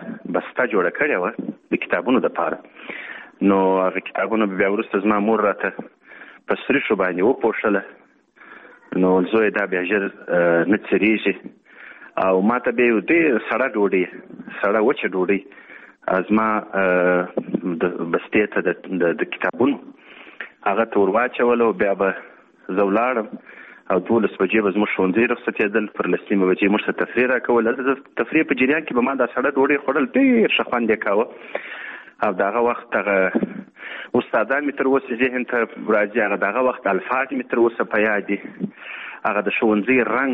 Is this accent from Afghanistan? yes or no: no; Pakistan; نو پاکستان ته مهاجر شولو په پاکستان کښې په ځنګل پرالیزي نومې ځای کښې یو کیمپ د مهاجرو نو هلته زه په 1950 کښې پیدا شوم